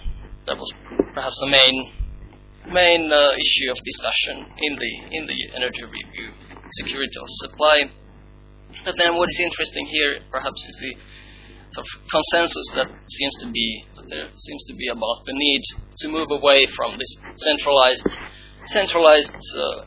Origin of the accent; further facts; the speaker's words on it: Finland; English is a second language; now in United Kingdom; I come from Finland